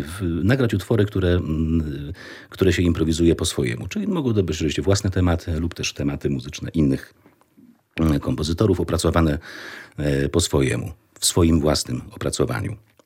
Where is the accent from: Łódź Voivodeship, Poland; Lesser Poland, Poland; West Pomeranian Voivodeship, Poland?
Lesser Poland, Poland; Kraków; born there; also born or lived in Warsaw; now in Lublin, Poland; Ja jestem pewnie lubelakiem z wyboru. Kraków z urodzenia, po drodze warszawiak. 13 lat w Warszawie, aż w końcu wylądowałem w Lublinie. No teraz mieszkam akurat pod Lublinem, ale cały czas się czuję mocno z tym miastem związany.